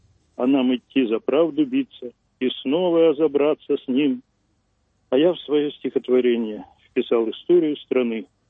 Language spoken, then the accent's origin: Russian; Yaroslavl Oblast, Russia; also born or lived in Moscow; Нет, я не москвич, я из Ярославской области. Ну, рядом тут. Жил в Москве когда-то, но сейчас так оказался там.